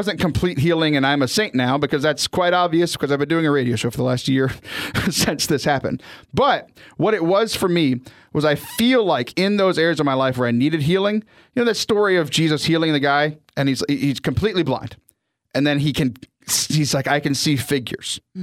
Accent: Texas, United States; I'm from Southern Texas.

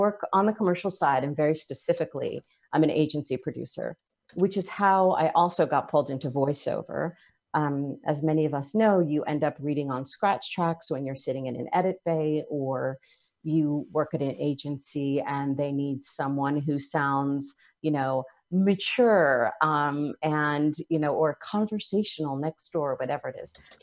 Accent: New Jersey, United States; I grew up in Jersey.

